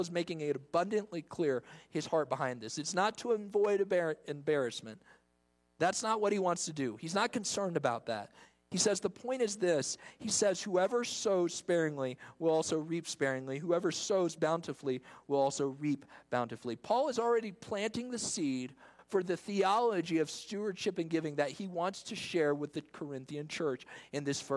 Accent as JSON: {"language": "English", "region": "Nebraska", "country": "United States", "tie": "born or raised there", "said": "I grew up in Nebraska for a time, and I learned to plant from an old tired farmer"}